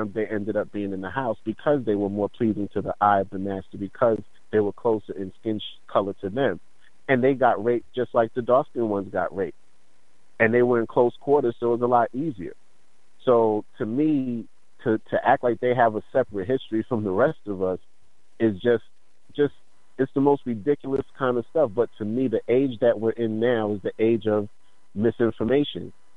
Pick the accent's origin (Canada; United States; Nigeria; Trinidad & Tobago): Trinidad & Tobago; I'm from Trinidad and Tobago.